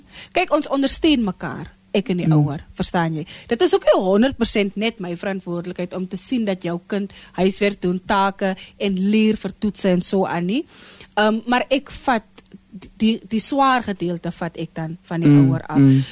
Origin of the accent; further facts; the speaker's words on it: Concordia, Northern Cape, South Africa; ek is nou terug in my tuisdorp. So met die oppak van my lewe in Kato en die kant toe kom